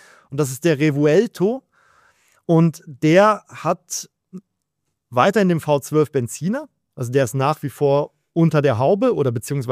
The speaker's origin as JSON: {"language": "German", "country": "Germany", "said": "ich bin als Deutscher, ist das immer ein bisschen schwierig mit Italienisch"}